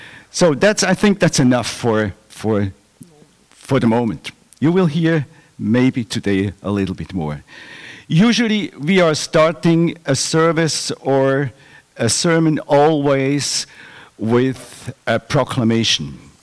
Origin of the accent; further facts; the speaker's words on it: Switzerland; … we are originally from Switzerland.